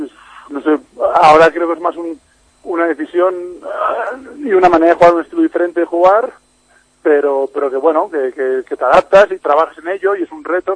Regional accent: Sant Boi de Llobregat, Catalonia, Spain; mi mujer es de San Boi también, yo soy de San Boi.

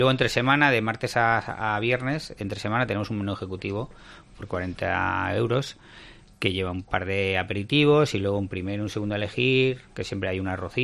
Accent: Catalonia, Spain; nosotros somos tres culturas diferentes. Es decir, yo soy catalán

